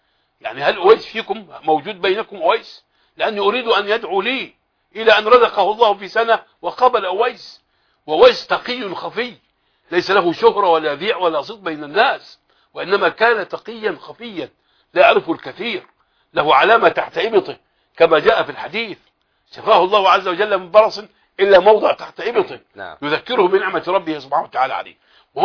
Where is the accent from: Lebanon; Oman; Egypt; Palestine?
Egypt; وما زال عندنا في مصر إلى الآن من يدافع عن الشيعة عن الرافضة.